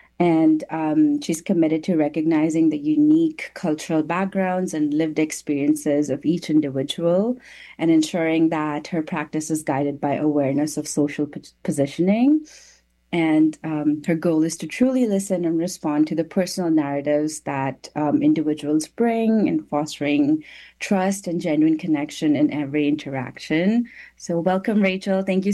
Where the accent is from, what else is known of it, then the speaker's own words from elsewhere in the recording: India; I'm from India and I finished my degree here at Simon Fraser University, and I studied psychology here. And given my own cultural background, having come from a very collectivistic society